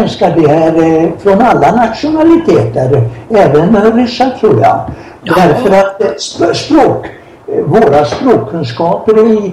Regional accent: Norrland, Sweden; jag är från Norrland och i min hembygd vi hade en stor tomt

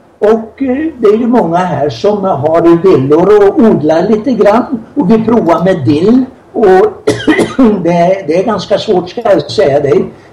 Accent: Norrland, Sweden; jag är från Norrland och i min hembygd vi hade en stor tomt

